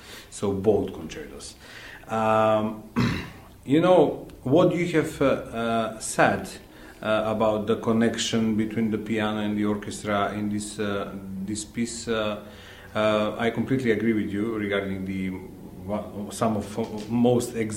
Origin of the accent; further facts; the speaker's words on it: North Macedonia; English is a second language; now in Romania; Now we are in Romania. I'm from Macedonia, and the historical background of constant struggle, I would say, helps the intensity of emotions in general in life.